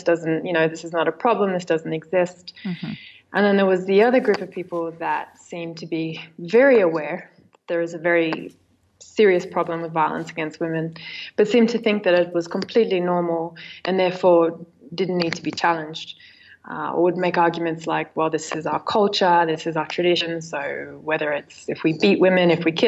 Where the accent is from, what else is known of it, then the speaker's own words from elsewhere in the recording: Perth, Western Australia, Australia; Well, yes, I grew up in Perth, Australia